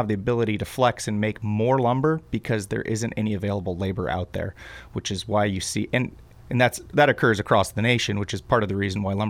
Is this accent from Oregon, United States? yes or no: yes; Glide, Oregon, United States; Well, I grew up in Glide, and my father is in the timber industry as well.